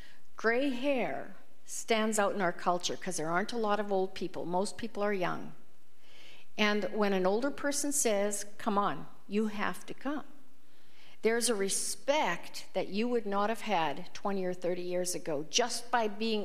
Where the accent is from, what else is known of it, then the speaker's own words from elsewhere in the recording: Canada; I said, we're Canadian, and we have this question we ask everybody we meet.